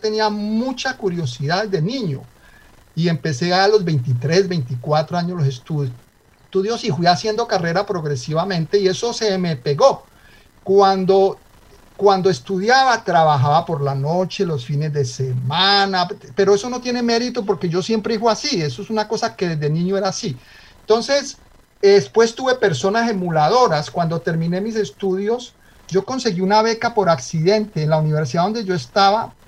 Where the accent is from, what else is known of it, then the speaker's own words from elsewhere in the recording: Colombia; accent: paisa; nunca he dejado mi acento, parezco paisa, aún hablando francés o inglés. Y entonces este profesor me dijo, oiga, ¿y dónde viene ese acento, señor? Y yo le dije, ese viene de Colombia.